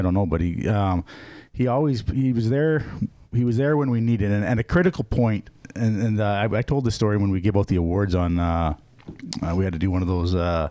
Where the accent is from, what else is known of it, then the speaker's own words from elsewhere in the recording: Lucky Lake, Saskatchewan, Canada; now in St. Louis, United States; because I even got a smaller town was where I grew up in Lucky Lake. It was like 400 people.